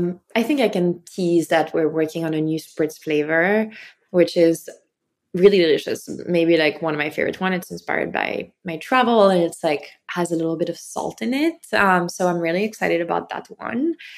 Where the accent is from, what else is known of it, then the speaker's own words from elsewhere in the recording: France; moved away as an adult; now in United States; I grew up in France, and then, you know, probably the most defining thing that happened to me was that I moved to the US for college